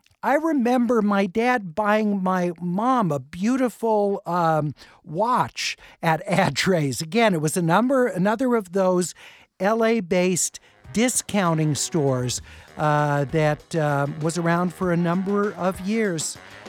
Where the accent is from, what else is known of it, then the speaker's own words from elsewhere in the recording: Hollywood, California, United States; Growing up in Hollywood, going to Hollywood High after school, I just go down the street, down Sunset, to the Tower Records in West Hollywood